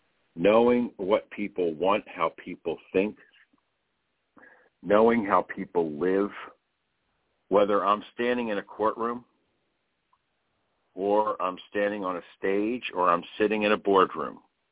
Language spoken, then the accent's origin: English; Philadelphia, Pennsylvania, United States; I am from Philadelphia